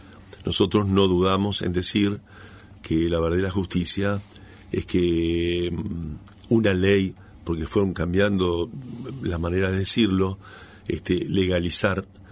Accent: Argentina; Como argentinos, como ciudadanos, como cristianos

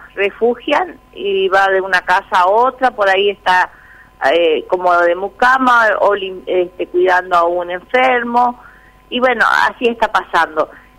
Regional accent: Montecarlo, Misiones, Argentina; Sí, soy de Monte Carlo también, sí

